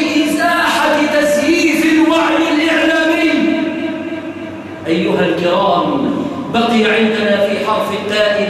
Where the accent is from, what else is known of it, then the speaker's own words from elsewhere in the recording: Egypt; اللهم احفظ بلادنا مصر